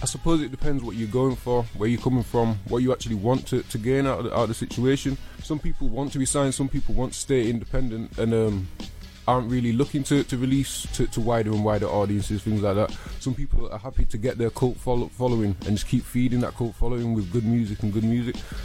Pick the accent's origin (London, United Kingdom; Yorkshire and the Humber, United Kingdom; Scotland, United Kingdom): Yorkshire and the Humber, United Kingdom; Leeds; I'm an MC from Leeds.